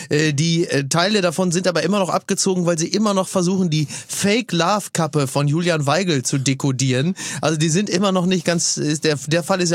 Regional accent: Romania; sondern ich bin Rumäne.

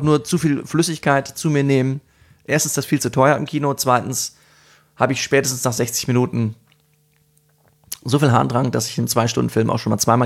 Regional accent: Dahlbruch, North Rhine-Westphalia, Germany; Im Viktoria-Dahlbruch. Ja, an meiner Heimat.

